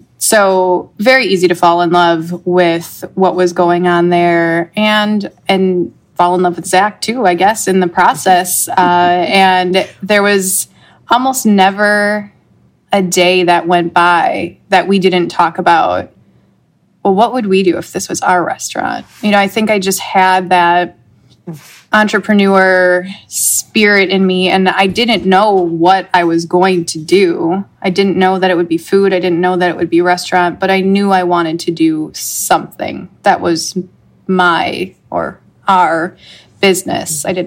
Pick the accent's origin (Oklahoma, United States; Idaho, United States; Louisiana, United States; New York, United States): Oklahoma, United States; Tulsa; I grew up in Tulsa. I was at the time living in my parents' basement after my failed Denver experience.